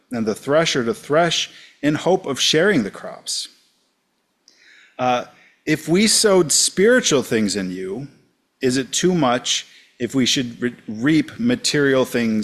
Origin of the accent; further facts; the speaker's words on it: United States; as an American, my liberties were being infringed upon.